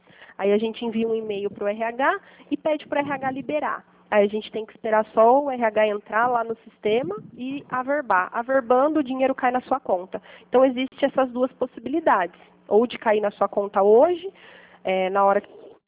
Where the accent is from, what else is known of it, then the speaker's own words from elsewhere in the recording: Pirassununga, São Paulo, Brazil; Eu sou de Pirassununga